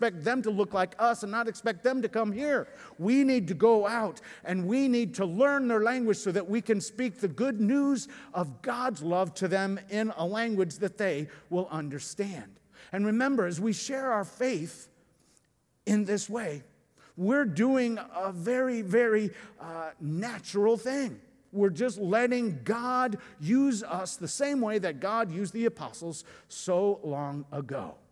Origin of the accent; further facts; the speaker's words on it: Chicago, Illinois, United States; And I had WGN because I grew up in Chicago.